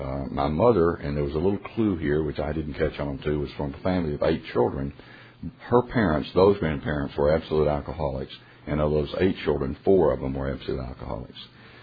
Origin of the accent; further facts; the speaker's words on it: Tennessee, United States; Came back and actually settled in my hometown of Tennessee.